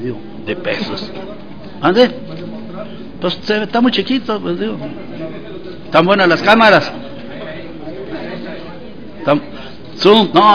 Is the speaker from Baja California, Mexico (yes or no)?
yes; Baja California, Mexico; Que allá en mi tierra, yo soy baja californiano, allá tiembla mucho también